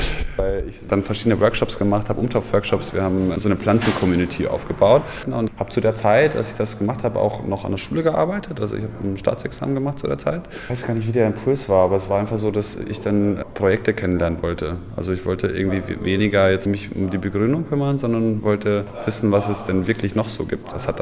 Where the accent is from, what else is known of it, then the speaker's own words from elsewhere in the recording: Bavaria, Germany; Ich komme ja aus Bayern, aus dem Dorf.